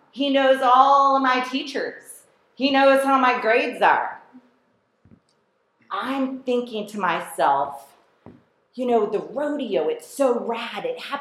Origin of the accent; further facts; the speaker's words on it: Kissimmee, Florida, United States; also born or lived in St. Cloud; So I grew up in Kissimmee, eventually moving to St. Cloud, same damn thing.